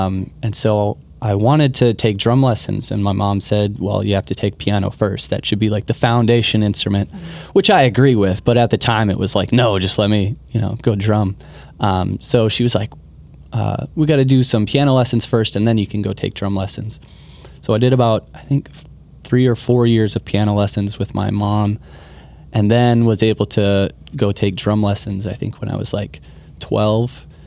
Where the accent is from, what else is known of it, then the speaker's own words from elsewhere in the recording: Ham Lake, Minnesota, United States; also born or lived in Lino Lakes; Yeah, I was born here just north of the cities in Lionel Lakes, Minnesota. We moved to Ham Lake a couple years ago. And I grew up very involved in the parish of St. Paul's, Church of St. Paul's in Ham Lake.